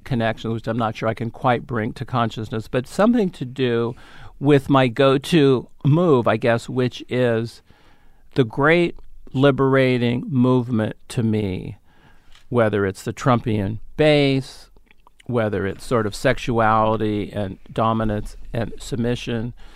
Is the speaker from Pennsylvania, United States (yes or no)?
no; San Francisco, California, United States; You know, I grew up in San Francisco, and on, I think, KNBR, you know, they would have from 8 a.m. till 12 noon all the great stand-ups of that time